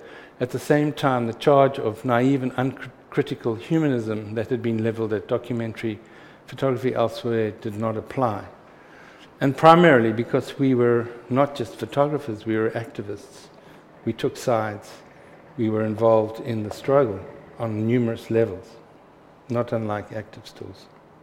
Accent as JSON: {"language": "English", "town": "Pietermaritzburg", "region": "KwaZulu-Natal", "country": "South Africa", "tie": "born or raised there", "said": "I went back to my hometown, which is near Durban, called Pietermaritzburg. I grew up there, went to school there"}